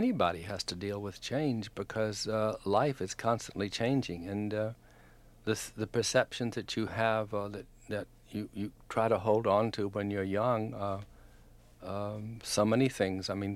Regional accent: the South, United States

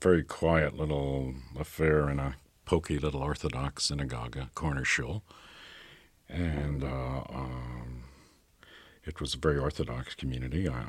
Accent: Canada; moved away as an adult; at that time, I felt, being Canadian, that if I were going to prove to myself that I was a writer, I had to do it in London or New York.

